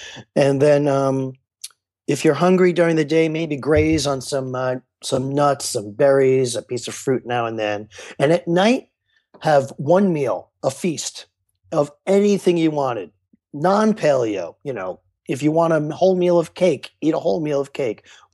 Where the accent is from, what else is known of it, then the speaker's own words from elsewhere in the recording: Brooklyn, New York, United States; And also, you know, I'm from Brooklyn. I'm going to have a slice of pizza every now and then.